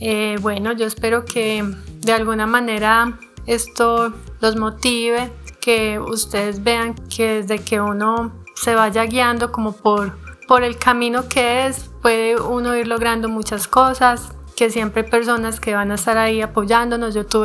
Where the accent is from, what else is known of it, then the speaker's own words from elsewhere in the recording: Cartago, Valle del Cauca, Colombia; yo soy de Cartago, Valle del Cauca